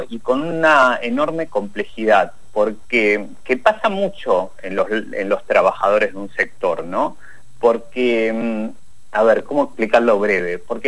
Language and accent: Spanish; Trelew, Chubut, Argentina; born there; yo nací en Trelew